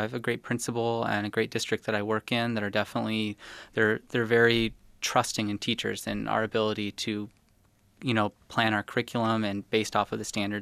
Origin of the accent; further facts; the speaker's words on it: Webster, New York, United States; I never learned about the Rochester riots growing up in Webster.